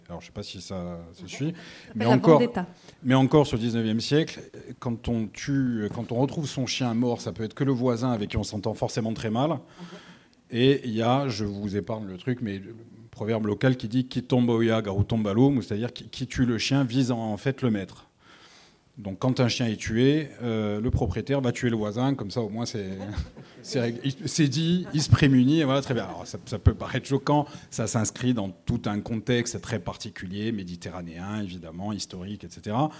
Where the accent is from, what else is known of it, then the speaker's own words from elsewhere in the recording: Bastia, Corsica, France; je suis né à Bastia, que j'ai grandi à Bastia, que j'y suis retourné y vivre 20 ans